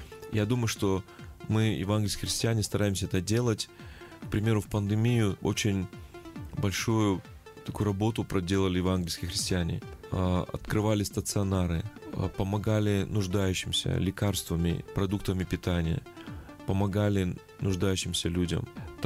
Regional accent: Kyrgyzstan; born there; Я родился в Кыргызстане и очень благодарен Богу, что я родился в такой прекрасной стране.

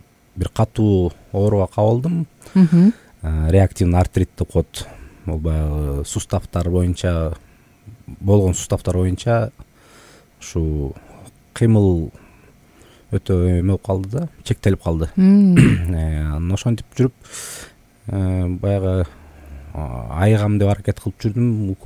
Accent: Bishkek, Kyrgyzstan; Бирок баягы ата энем шаарга келип, шаарда чоңоюп калдык, шаарда өстүк. Шаар Бишкек шаарынын мектебинде окудук. 71-чи мектепте окугам.

